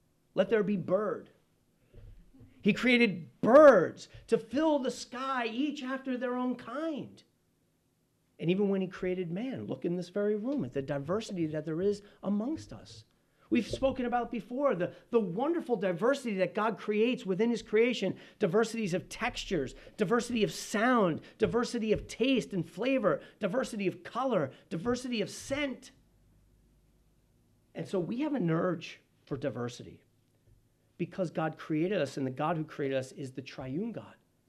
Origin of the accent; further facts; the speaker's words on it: Pine Bush, New York, United States; you couldn't get more different than, for me, a little kid growing up in Pine Bush, New York.